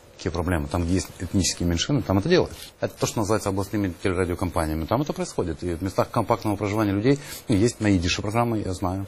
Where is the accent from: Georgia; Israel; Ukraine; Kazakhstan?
Georgia; Abkhazia; Я грузин, не могу попасть в Абхазию.